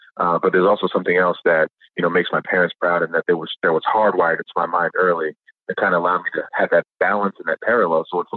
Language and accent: English; New Jersey, United States; also born or lived in Bahamas; For me personally, you know, coming from the Bahamas and growing up in South Jersey, you know, my parents were like, look, this is an amazing chance that we have to be in America.